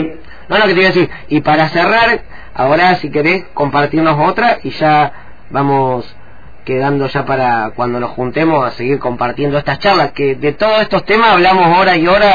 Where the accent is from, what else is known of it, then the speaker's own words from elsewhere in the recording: Rosario, Santa Fe, Argentina; now in Fisque Menuco, Argentina; él vive en Allen y yo acá vivo en Fisque, pero los dos somos rosarinos y de Rosario Central. Y en Rosario tuvimos domicilios muy cercanos en distintas épocas